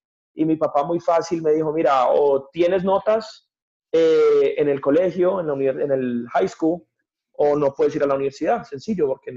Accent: Medellín, Antioquia, Colombia; 33 años, nacido y criado en Colombia, en Medellín, Colombia, una de las ciudades más lindas del mundo. Pero desafortunadamente, nací y crecí en Medellín en los 90s, pues crecí en los 90s, viví en los 90s, en la era de Pablo Escobar.

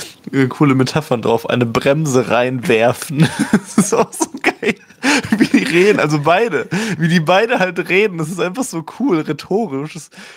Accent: West Germany, Germany; jetzt halt als Wessi in Ostdeutschen zu verbessern in dieser Frage

